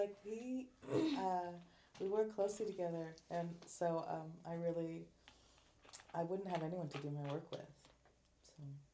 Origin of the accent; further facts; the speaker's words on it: Portland, Oregon, United States; I have a son, Leroy. He's 7, and I'm from Portland, Oregon. But I did go to University of Oregon in Eugene for my undergrad.